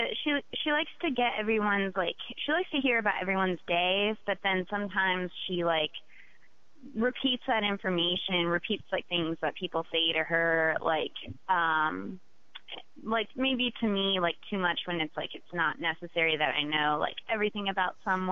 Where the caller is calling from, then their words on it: Brooklyn, New York, United States; Brooklyn, New York.